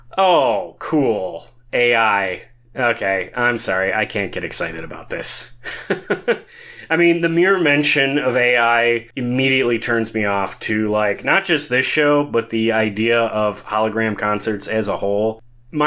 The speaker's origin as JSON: {"language": "English", "town": "Milwaukee", "region": "Wisconsin", "country": "United States", "tie": "born or raised there", "said": "In fact, I'm going to absolutely see it again when it plays my hometown of Milwaukee in April."}